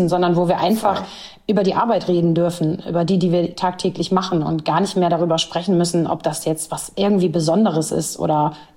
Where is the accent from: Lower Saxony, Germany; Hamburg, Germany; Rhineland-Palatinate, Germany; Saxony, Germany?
Hamburg, Germany; born there; ich bin hier in Hamburg geboren